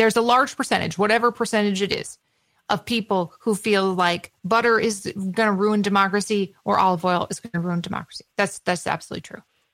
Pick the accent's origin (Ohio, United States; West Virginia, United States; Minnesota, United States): Minnesota, United States; The same thing is true in my home state of Minnesota.